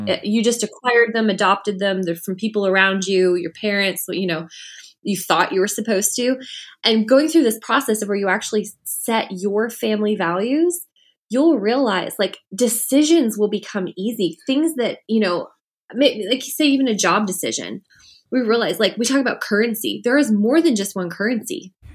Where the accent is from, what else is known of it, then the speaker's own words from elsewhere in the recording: Canada; We're Canadian.